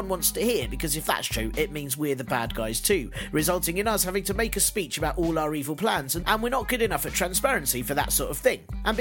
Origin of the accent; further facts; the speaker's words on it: London, United Kingdom; "So, I'm from London,"